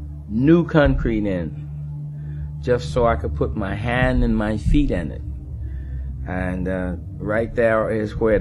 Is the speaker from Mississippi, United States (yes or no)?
yes; Indianola, Mississippi, United States; they had what they call a … Day in my hometown of Indianola, Mississippi.